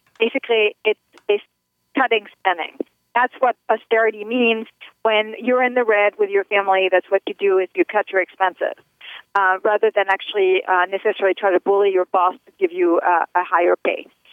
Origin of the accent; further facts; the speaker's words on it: France; I'm also an American, but yes, I am French.